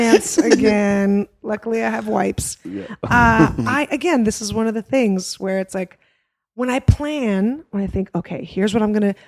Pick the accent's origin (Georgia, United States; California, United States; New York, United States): California, United States; San Francisco; but remember when I grew up in San Francisco, it was different.